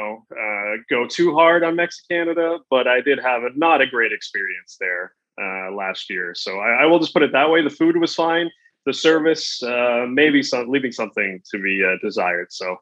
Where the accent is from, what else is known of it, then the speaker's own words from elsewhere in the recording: Bradford, Ontario, Canada; So shout out to my hometown of Bradford.